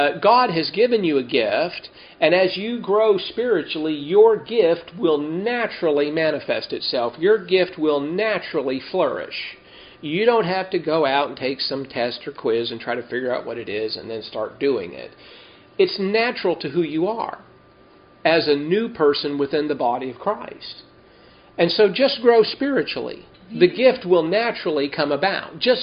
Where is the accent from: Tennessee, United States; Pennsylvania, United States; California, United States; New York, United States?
California, United States; born there; I was born in Southern California. That is part of the United States, by the way.